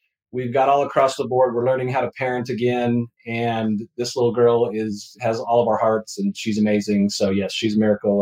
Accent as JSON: {"language": "English", "region": "Utah", "country": "United States", "tie": "born or raised there", "said": "I didn't, you know, I grew up in Utah. We didn't have pest control."}